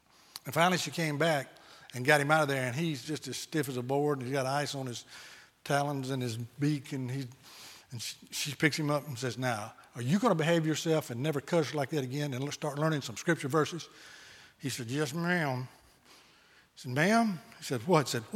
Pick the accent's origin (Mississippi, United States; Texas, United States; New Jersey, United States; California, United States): Mississippi, United States; Forest; I grew up in Forest, Mississippi, which is about halfway between Jackson and Meridian on now I-20, then Highway 80, little grocery store right there on the highway.